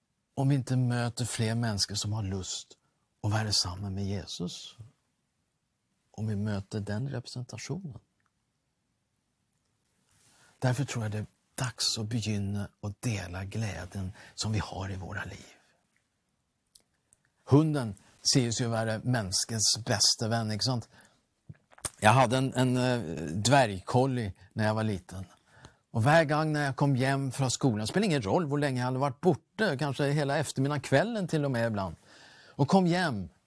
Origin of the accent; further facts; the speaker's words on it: Sweden; Och jag är ju svensk